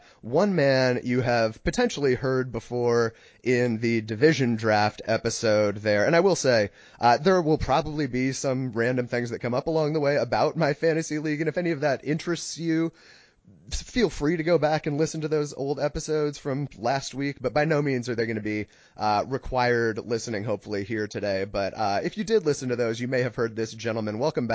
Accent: New England, United States; I'm from New England. I myself am not a Patriots fan

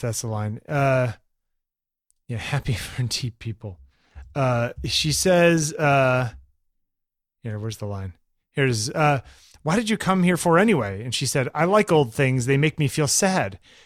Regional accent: Waterbury, Connecticut, United States; You know, there was a mall when I was growing up in Waterbury, Connecticut, called the Naugatuck Valley Mall.

